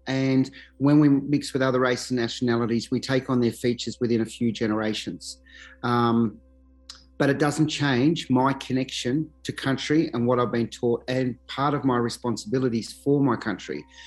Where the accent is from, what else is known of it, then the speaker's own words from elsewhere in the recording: Sydney, New South Wales, Australia; I'm a local Darug man within the Sydney region. I come from the Gunnamagal clan, which is near Prospect.